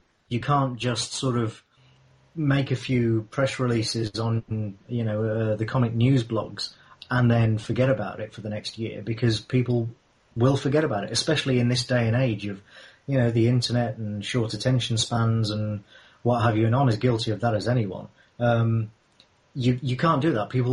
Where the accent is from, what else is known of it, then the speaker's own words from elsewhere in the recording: England, United Kingdom; You know, I'm English.